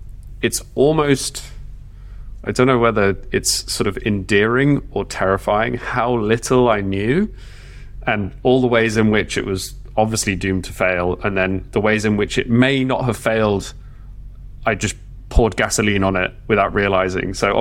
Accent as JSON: {"language": "English", "country": "Brazil", "tie": "born or raised there", "said": "I grew up in Brazil"}